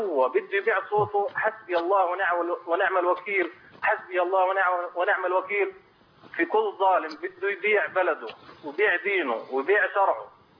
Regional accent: Egypt; now in Jordan; احنا مصريين مقيمين في الأردن

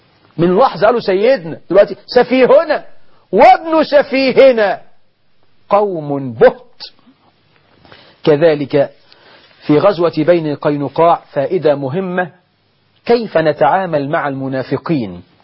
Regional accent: Egypt

